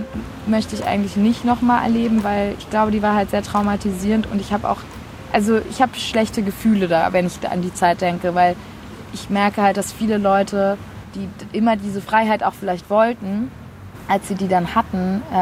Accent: East Germany, Germany; Heute würde ich mir meinen Dialekt zum Beispiel nicht abtrainieren wieder. Habe ich damals aber gemacht. Aber jetzt umarme ich meine Ostidentität.

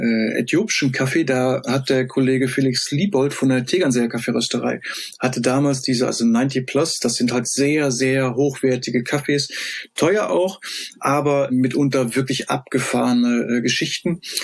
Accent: Bonn, North Rhine-Westphalia, Germany; ich bin aus Bonn, ich stehe in Bonn am Bahnhof

